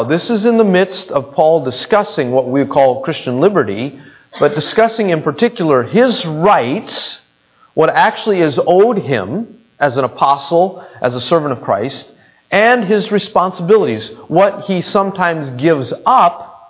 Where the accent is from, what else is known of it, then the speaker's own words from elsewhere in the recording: United States; I think it was because as American we were a minority, we were always watched and observed